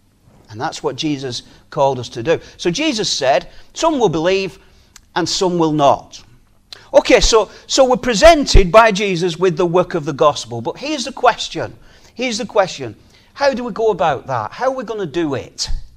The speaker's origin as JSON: {"language": "English", "town": "Baltimore", "region": "Maryland", "country": "United States", "said": "I'm not eloquent. I'm from Baltimore."}